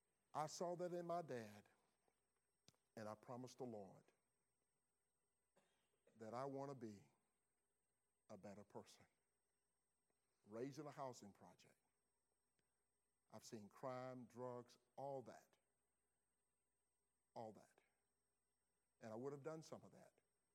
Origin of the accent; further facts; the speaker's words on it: Laurel, Mississippi, United States; I grew up in Mississippi. I was raised in a housing project. I often tell people, I'm a project from the project. I'm from the hood. I'm a hood rat. From a little play called Law, we said Laura, Mississippi.